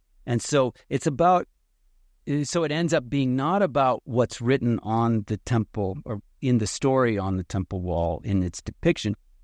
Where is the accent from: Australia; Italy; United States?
Italy; English is a second language; As an Italian growing up in Italy, you know Virgil's Aeneid, you know?